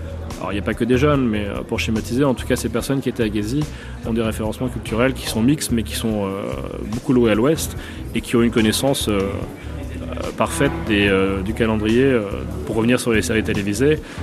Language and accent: French; Turkey; French is a second language; même en tant que Turc